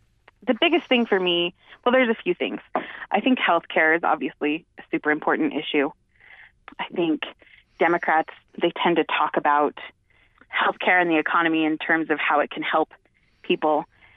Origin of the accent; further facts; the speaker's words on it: Pocatello, Idaho, United States; I'm a former ISU student. I was born and raised in Pocatello, so I've lived here now for 38 years.